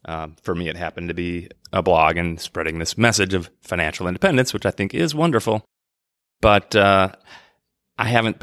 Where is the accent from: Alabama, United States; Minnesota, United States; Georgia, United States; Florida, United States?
Minnesota, United States; right along the St. Croix River in lovely Minnesota, my home state.